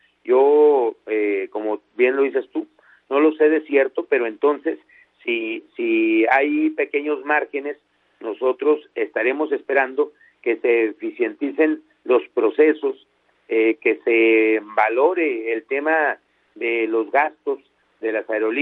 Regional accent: Durango, Mexico; now in Mexico City, Mexico; checando vuelos de la Ciudad de México a mi tierra natal, a Durango

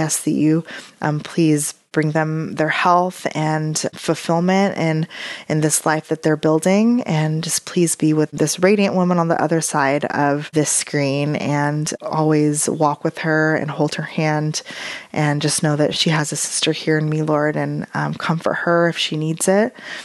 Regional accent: United States; But I come from a huge Filipino family

